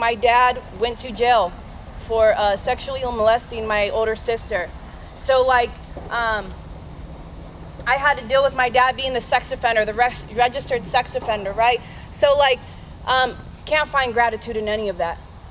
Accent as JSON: {"language": "English", "town": "San Diego", "region": "California", "country": "United States", "said": "By the way, I'm from San Diego, California. I moved out here in 2020 to like get clean."}